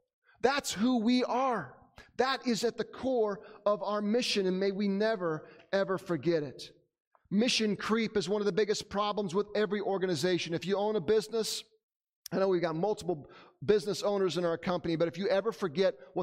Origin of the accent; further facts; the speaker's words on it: United States; I'm glad that I'm an American. But guess what? You can go to heaven and not be an American.